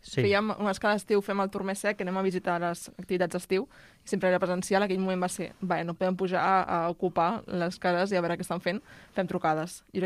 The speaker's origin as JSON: {"language": "Catalan", "town": "Barcelona", "region": "Catalonia", "country": "Spain", "said": "Jo soc de Barcelona i territoris de Catalunya, de la resta del moviment, en conec poc."}